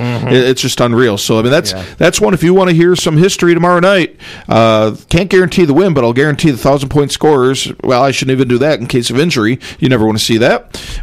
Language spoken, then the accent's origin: English; United States; I mean, I'm an American man. That this is USA all the way, red, white, and blue.